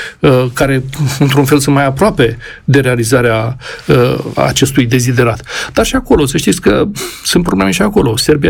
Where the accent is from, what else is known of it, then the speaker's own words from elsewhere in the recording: Romania; Aici, eu ca român care cunosc foarte bine istoria